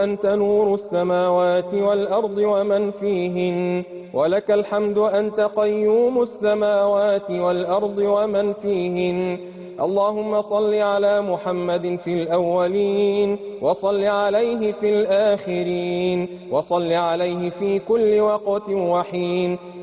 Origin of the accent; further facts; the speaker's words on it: Egypt; بلدنا مصر